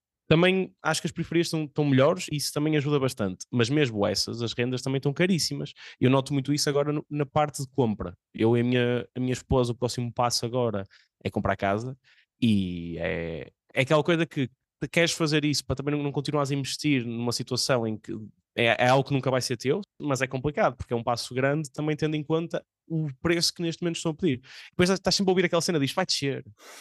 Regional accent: Valongo, Porto, Portugal; Eu sou de Valongo e mesmo assim não arranjo uma todos os dias.

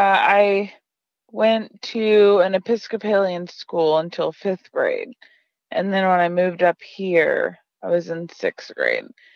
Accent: Florida, United States; My early days. I am from Florida.

